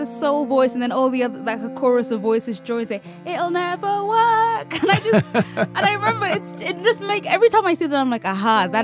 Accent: United Kingdom; Because I'm still British. I can't help that.

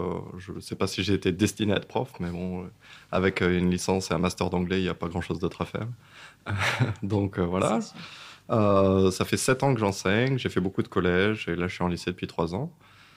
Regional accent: Brittany, France; now in Paris, France; on vient tous les deux de Bretagne, on s'est retrouvés là, propulsés à Paris.

